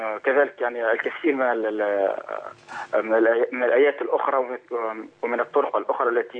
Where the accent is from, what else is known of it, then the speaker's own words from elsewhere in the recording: Tunisia; انا كاتب، انا من تونس، كاتب مبتدئ